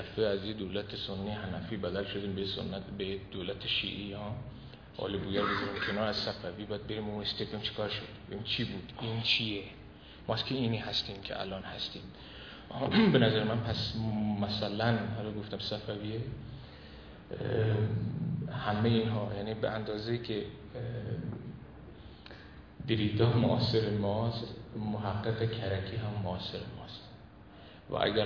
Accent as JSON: {"language": "Persian", "country": "Iran", "said": "ما ایرانیم، ایران باستان داریم"}